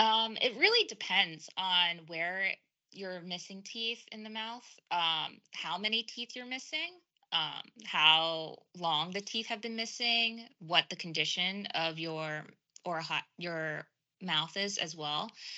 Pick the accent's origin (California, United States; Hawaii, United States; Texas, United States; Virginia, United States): Hawaii, United States; So I'm born and raised in Hawaii. I ended up actually going to dental school on the East Coast. And so life led me to now practicing dentistry in Massachusetts.